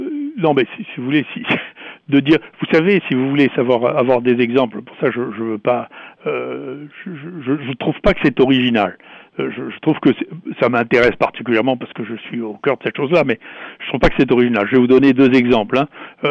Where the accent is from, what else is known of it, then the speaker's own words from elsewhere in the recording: France; Chez nous, en France, ils ne prenaient même pas des spécialistes.